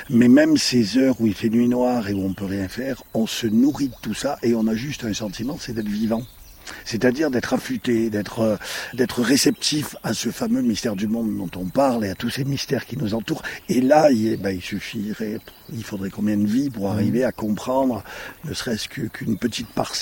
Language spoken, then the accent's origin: French; France; chez nous en France